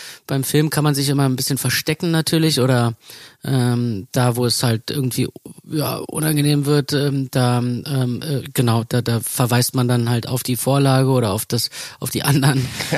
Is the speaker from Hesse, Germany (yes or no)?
no; Berlin, Germany; wir sind in Mitte aufgewachsen, in dem Viertel, was jetzt also so zwischen Tor und Invalidenstraße.